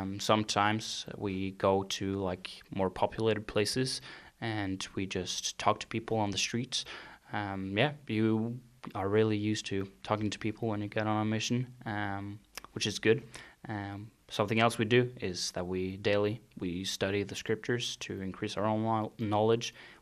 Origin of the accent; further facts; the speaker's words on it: Kristiansand, Agder, Norway; I'm from Norway, from a small place called Kristiansand.